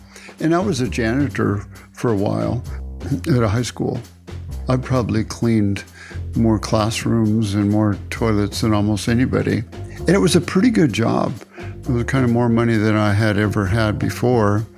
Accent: California, United States; from California.

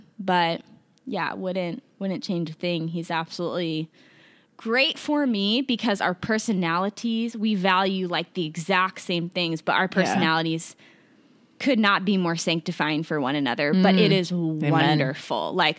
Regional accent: Kansas City, United States; And I am from Kansas City.

